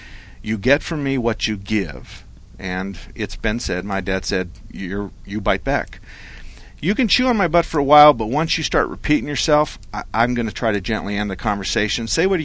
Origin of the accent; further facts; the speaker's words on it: Douglas, Arizona, United States; I was born and raised in Douglas. There's five generations of my family either above or below the ground. The border fence was transparent when I was a kid. We played with the Mexican kids and they came and played with us.